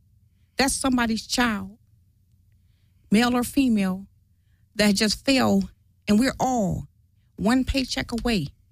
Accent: Detroit, Michigan, United States; Now I'm from Detroit.

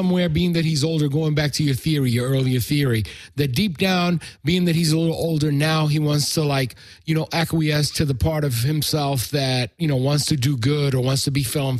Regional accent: New York, United States; I'm from New York.

